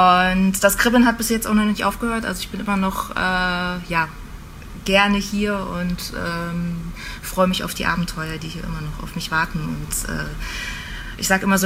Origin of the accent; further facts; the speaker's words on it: Greifswald, Mecklenburg-Vorpommern, Germany; moved away as an adult; Ich komme ursprünglich aus Greifswald, an der schönen Ostsee.